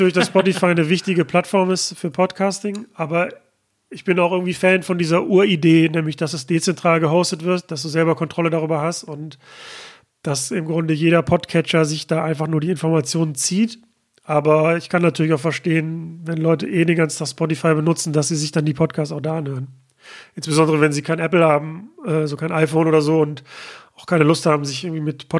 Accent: Mülheim an der Ruhr, North Rhine-Westphalia, Germany; es gab hier in meiner Heimatstadt Mülheim

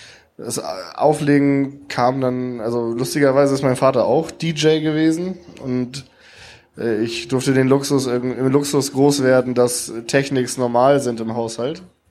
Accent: Kiel, Schleswig-Holstein, Germany; also meine Heimat ist auf jeden Fall Kiel.

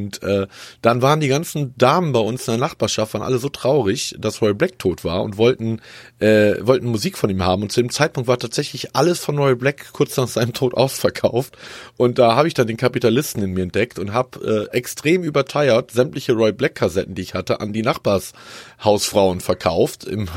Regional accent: Cologne, North Rhine-Westphalia, Germany; now in Karlsruhe, Germany; Also ich bin Kölner mit halbamerikanischen Wurzeln, also habe einen amerikanischen Pass, bin aber in Deutschland groß geworden und lebe mittlerweile in Karlsruhe.

